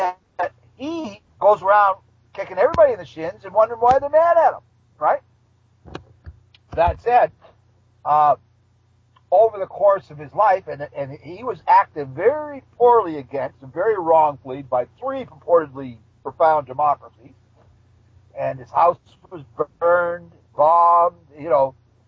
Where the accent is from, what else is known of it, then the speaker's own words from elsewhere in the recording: Canada; As a Canadian, right?